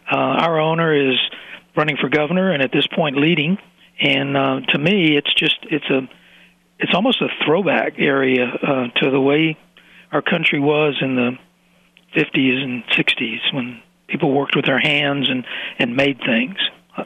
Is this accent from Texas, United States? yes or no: yes; Texas, United States; now in West Virginia, United States; I've been here about 7 years. I'm from Texas, and these people remind me of Texans.